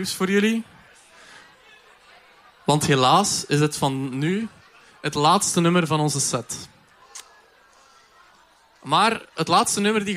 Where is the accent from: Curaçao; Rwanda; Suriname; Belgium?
Belgium; Herzele, Flanders; Ik ben van Herzelen, dus ik ben van de streek.